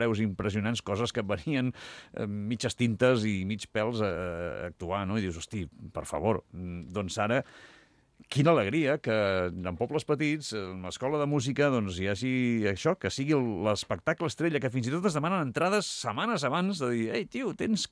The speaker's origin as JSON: {"language": "Catalan", "town": "Sant Quintí de Mediona", "region": "Catalonia", "country": "Spain", "said": "Jo recordo fins i tot Sant Quintí de Mediona, el meu poble"}